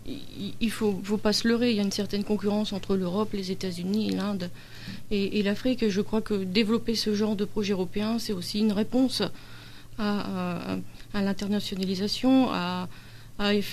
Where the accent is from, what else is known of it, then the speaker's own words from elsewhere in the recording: France; En tant que petit Français